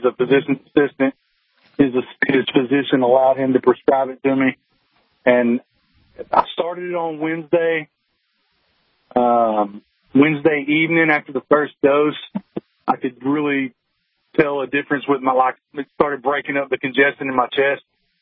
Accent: Arkansas, United States; yeah, man, I'm from Arkansas. We eat barbecue

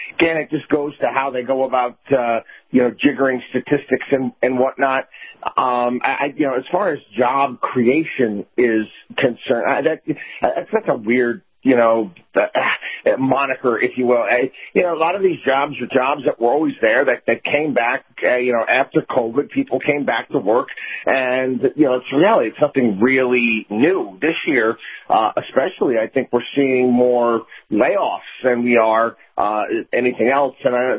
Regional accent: Albany, New York, United States; growing up in Albany, New York was teasing the state workers all the time

